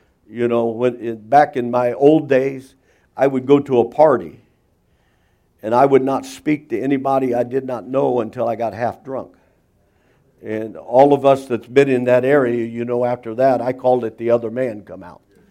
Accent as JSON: {"language": "English", "town": "Packerton", "region": "Indiana", "country": "United States", "tie": "born or raised there", "also_born_or_lived": "Warsaw", "said": "the Methodist Church over in Packerton. Most people know that's south of town. That's where I was raised. I was born in Warsaw"}